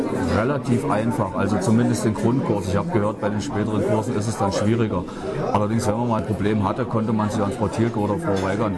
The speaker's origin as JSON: {"language": "German", "town": "St. Georgen", "region": "Baden-Württemberg", "country": "Germany", "said": "Ich stamme eigentlich aus dem Schwarzwald und aus St. Georgen."}